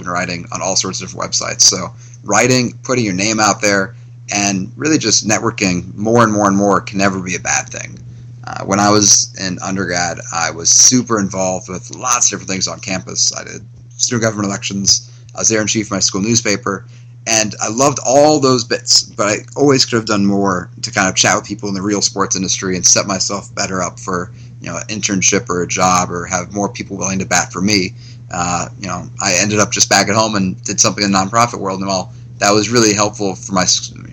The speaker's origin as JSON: {"language": "English", "town": "Akron", "region": "Ohio", "country": "United States", "tie": "born or raised there", "said": "So yeah, I grew up in Akron, Ohio. I went to undergrad at the University of Dayton in applied mathematical economics."}